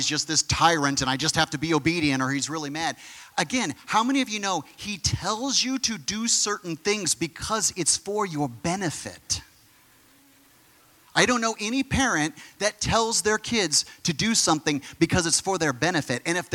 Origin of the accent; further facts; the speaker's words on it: United States; And I know that's really hard as an American. Because it's all about our rights.